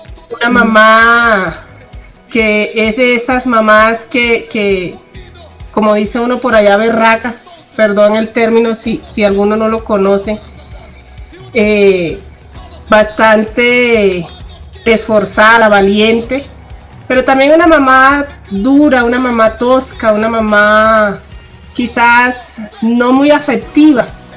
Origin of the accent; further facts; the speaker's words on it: Valledupar, Cesar, Colombia; me crié, no nací en Valledupar, pero sí me crié allí.